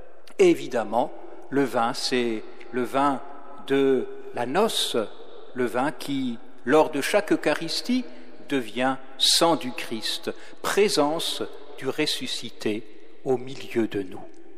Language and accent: French; Grand Est, France; appelé chez nous en Alsace les Sœurs de la Toussaint.